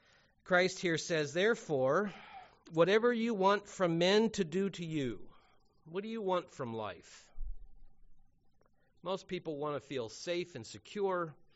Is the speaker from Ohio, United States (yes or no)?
yes; Cincinnati, Ohio, United States; I have zero friends that I grew up with in Cincinnati that still attend.